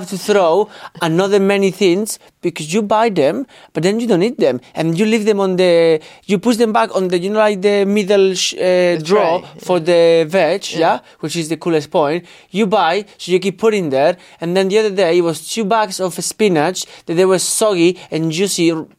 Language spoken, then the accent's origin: English; North West England, United Kingdom; And I'm from Lancashire.